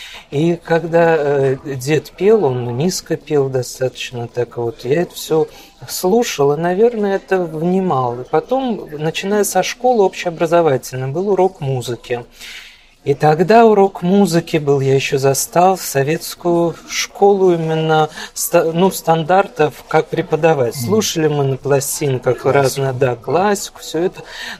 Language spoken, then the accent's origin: Russian; Syzran, Samara Oblast, Russia; now in Urals, Russia; я не из Екатеринбурга, сам я из города Сызрани, Самарской области. Но, видишь, жизнь так получилась, что оказался на Урале.